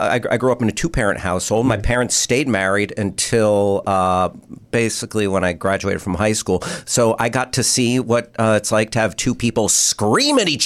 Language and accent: English; New Jersey, United States; I grew up in Jersey. About 45 minutes outside of New York City.